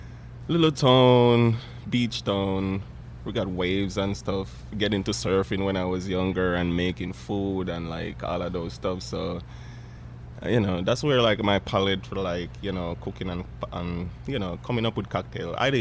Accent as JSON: {"language": "English", "country": "Jamaica", "said": "They can't tell that I'm from Jamaica."}